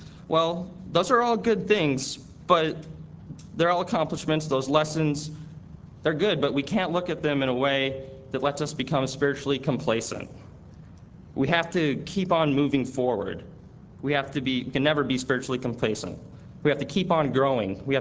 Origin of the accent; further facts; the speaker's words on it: Montana, United States; also born or lived in Washington; I'm actually from Montana, and I was born in Washington, so I really consider the Northwest my home